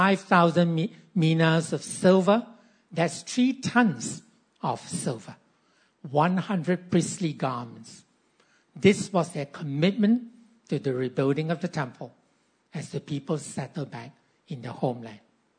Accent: Ipoh, Perak, Malaysia; Now, during the last Chinese New Year break, I went back to my hometown, which happens to be Ipoh.

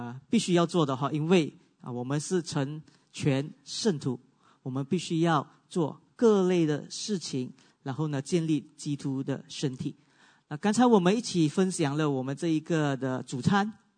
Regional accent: Guangdong, China; accent: Cantonese; 我们广东话是这么说。

